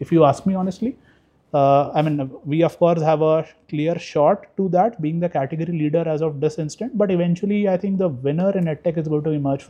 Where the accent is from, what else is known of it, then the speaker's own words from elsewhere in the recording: Bihar, India; So I come from Bihar, I would say a lower middle income class family.